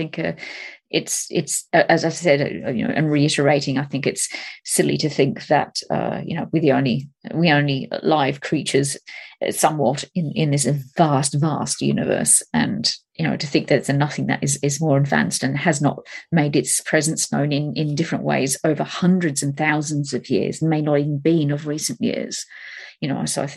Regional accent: Australia; I came from Australia.

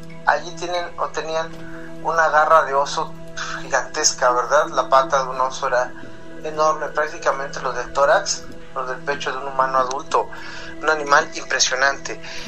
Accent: Mexico City, Mexico; now in Zacatecas, Mexico; Hoy día vivo en Zacatecas, pero yo soy de Ciudad de México, nací y crecí allí.

